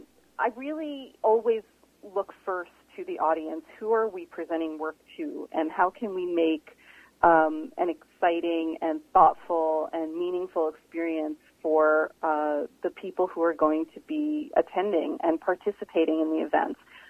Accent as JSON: {"language": "English", "region": "New York", "country": "United States", "tie": "born or raised there", "moved": "yes", "lives_now": "Vancouver, Canada", "said": "Yes, I came here 6.5 years ago, indeed from New York."}